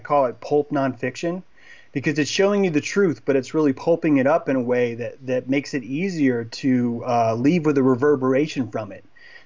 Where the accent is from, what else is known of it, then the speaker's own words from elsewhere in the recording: the South, United States; this is actually a benefit of growing up in the South. I was able to grow up and go locally to the Chickamauga battlefield and listen to history